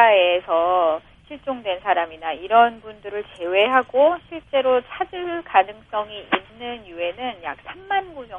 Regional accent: South Korea; 인류학자로서는 제가 최초의 한국인입니다.

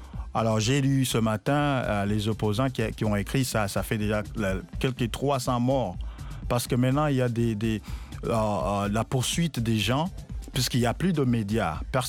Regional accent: Burundi; now in United States; oui, je suis burundais d'origine.

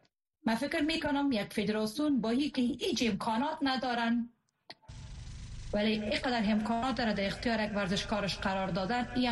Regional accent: Afghanistan; با هی از افغانستان هستیم، افغان هستیم

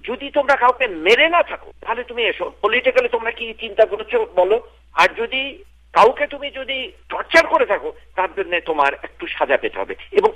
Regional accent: Bangladesh; গান্ধীর অনুসরণ আমাদের বাংলাদেশও করেছিলেন বঙ্গবন্ধু শেখ মুজিবুর রহমান

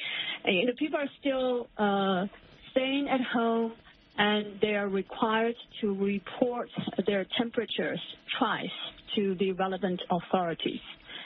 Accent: Hubei, China; born or raised there; English is a second language

